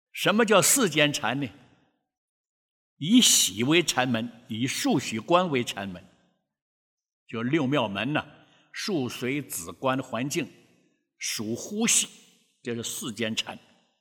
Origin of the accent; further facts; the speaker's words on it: Taiwan; 我们台湾话讲是八毒药